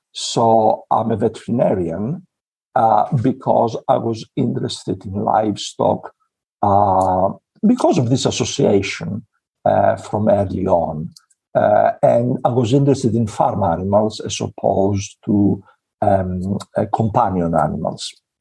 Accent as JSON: {"language": "English", "country": "Greece", "tie": "born or raised there", "also_born_or_lived": "United Kingdom", "said": "I grew up in Greece, but I studied in the UK."}